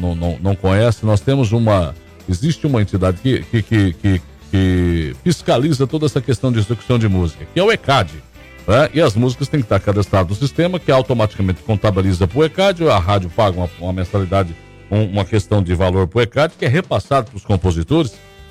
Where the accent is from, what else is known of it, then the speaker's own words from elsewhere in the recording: Tapejara, Paraná, Brazil; é lá da minha região de Tapejara, no Paraná